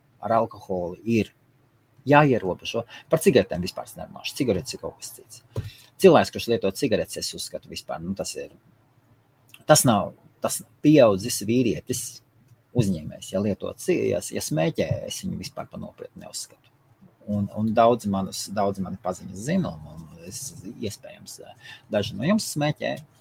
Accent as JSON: {"language": "Latvian", "town": "Jelgava", "region": "Zemgale", "country": "Latvia", "said": "Es pats esmu no Jelgavas."}